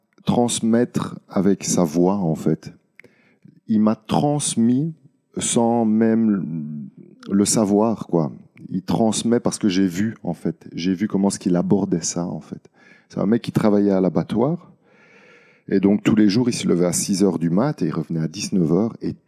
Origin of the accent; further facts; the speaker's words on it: Soumagne, Wallonia, Belgium; je suis né le 9 septembre 1978, j'ai grandi à Soumagne, dans une famille italienne.